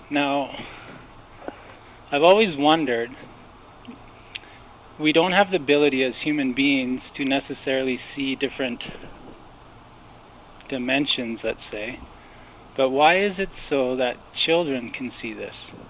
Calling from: British Columbia, Canada; I'm calling from British Columbia.

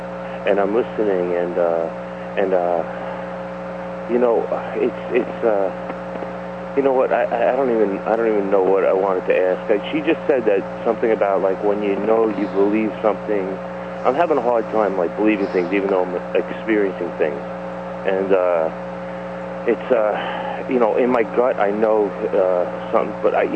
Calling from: New York, United States; I'm calling from New York.

